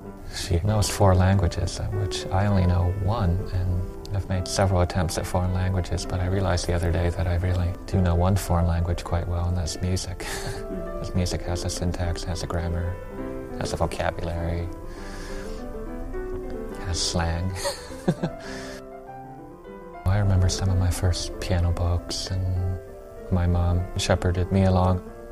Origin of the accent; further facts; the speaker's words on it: Lexington, Massachusetts, United States; also born or lived in Boston; I was born in Boston, and my family eventually settled in Lexington. It's a historic town, a lot of American Revolutionary history there